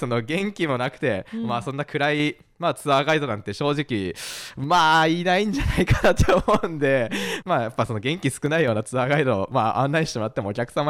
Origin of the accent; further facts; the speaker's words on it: Tokyo, Japan; 少なくとも日本にいる間はもうほぼ東京で、はい、一応あのラフティングをした頃はあの地方の方にも住んではいたんですけども